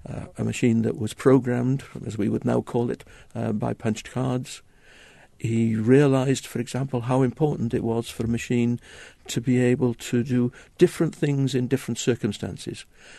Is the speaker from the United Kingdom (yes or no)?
yes; Wales, United Kingdom; I'm Welsh, so I'm permitted to say that England is the place for eccentrics.